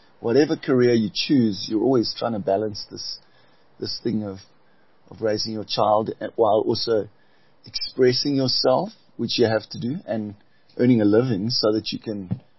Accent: Port Elizabeth, Eastern Cape, South Africa; so I'm from the Eastern Cape, Port Elizabeth.

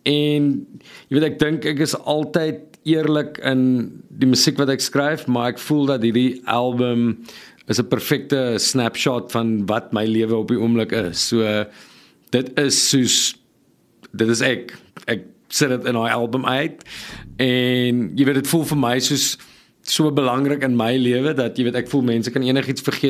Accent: Bellville, Western Cape, South Africa; ek het in Suburbia groot geword in Bellville, die noordelike voorstede van Kaapstad

